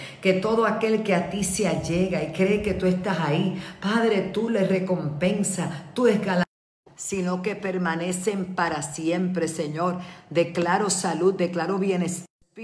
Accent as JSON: {"language": "Spanish", "country": "Puerto Rico", "said": "Hoy yo le digo a mi pueblo Puerto Rico, a los líderes, a los que están en el Capitolio"}